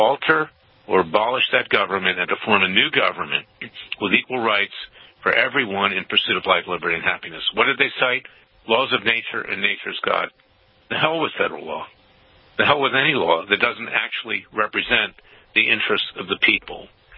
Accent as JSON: {"language": "English", "region": "Florida", "country": "United States", "tie": "born or raised there", "said": "My home state of Florida. I like what Governor DeSantis is doing."}